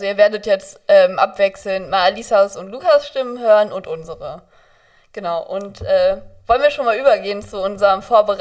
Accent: Porta Westfalica, North Rhine-Westphalia, Germany; ich bin 19 Jahre alt, ich komme aus Porta Westfalica, also quasi die andere Ecke vom Kreis.

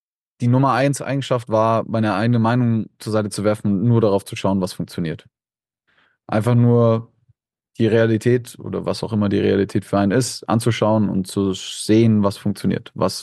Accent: Germany; Ich komme aber nicht aus Österreich, ich komme aus Deutschland.

